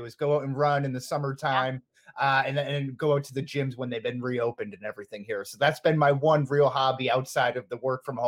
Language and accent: English; Massachusetts, United States; Yeah, I'm from Massachusetts.